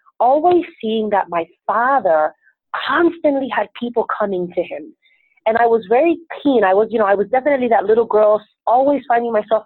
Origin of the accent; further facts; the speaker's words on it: Venezuela; born there; first language Spanish; English is a second language; Latina women of African-American descent, which is what I am, because although I was born in Venezuela, Spanish is my first language. I'm very proud of where I'm from. My parents are actually from the Caribbean. They were born in Haiti.